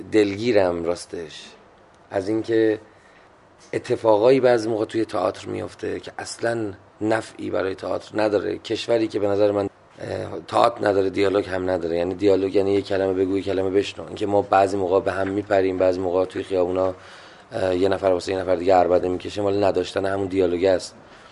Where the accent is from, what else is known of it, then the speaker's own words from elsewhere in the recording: Iran; دقیقا ما چون ایرانی هستیم